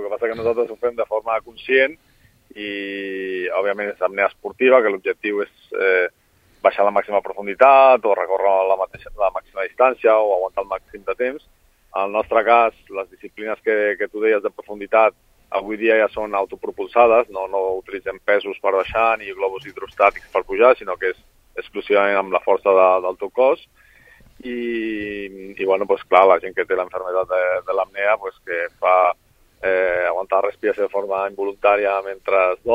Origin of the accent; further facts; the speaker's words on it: Montgat, Catalonia, Spain; jo soc de Montgat, un poble aquí de...